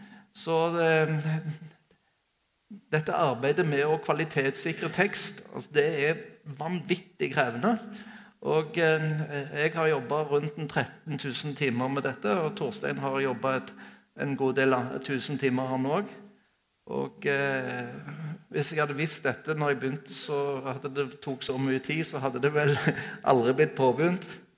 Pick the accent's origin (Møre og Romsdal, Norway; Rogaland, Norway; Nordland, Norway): Rogaland, Norway; Sola; For hjemme på Sola så hadde vi boing med majones på brødskiver.